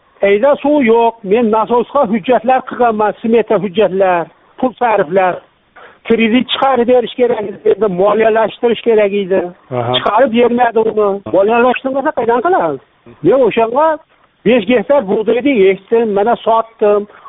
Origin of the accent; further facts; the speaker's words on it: Yangiqo'rg'on, Fergana Region, Uzbekistan; Farg'ona viloyati Buvayda tumanidan, Yangiqo'rg'ondanman.